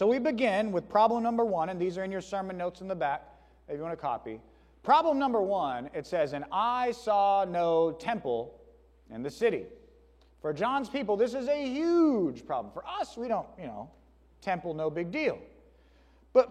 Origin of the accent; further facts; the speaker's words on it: Port Lavaca, Texas, United States; I love that my kids are growing up as small town kids as I did. I grew up in Port Lavaca, Texas.